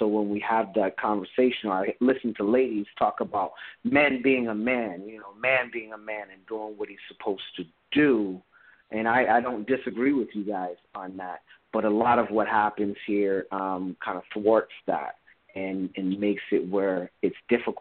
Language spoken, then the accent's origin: English; Los Angeles, California, United States; also born or lived in Boston; I am from America, born in Boston, raised in Los Angeles.